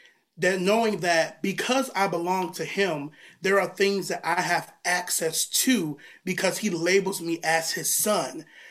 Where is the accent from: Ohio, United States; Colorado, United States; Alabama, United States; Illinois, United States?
Illinois, United States; Oak Park; Man, I am originally from Oak Park, Illinois. That is where I was born. I was raised on the southwest side. and then I moved over to Oak Park, Illinois. That's where I was raised. I went to school there.